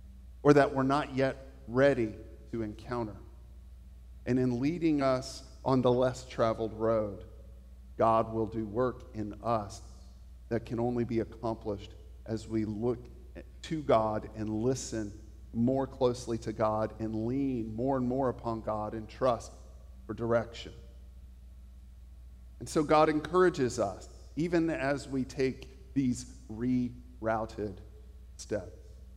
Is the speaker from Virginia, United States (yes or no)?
yes; Fredericksburg, Virginia, United States; North of Richmond, on the Interstate 95, on the way to D.C., run about my hometown in Fredericksburg, you just hit the brakes.